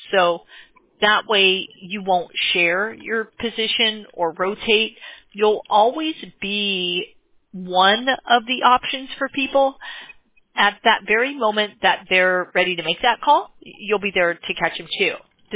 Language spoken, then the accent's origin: English; Diamond Bar, California, United States; I grew up in Diamond Bar. How funny is that?